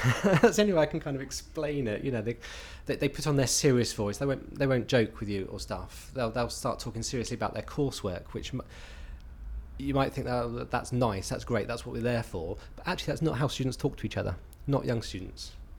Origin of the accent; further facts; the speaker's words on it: Oxford, South East England, United Kingdom; I used to work as an actor here in London, although I live in Oxford now, and was that's my hometown.